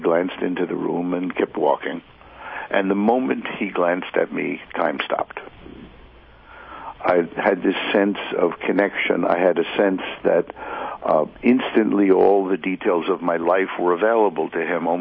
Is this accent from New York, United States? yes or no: yes; New York City, New York, United States; I was born Jewish, born and raised in New York City.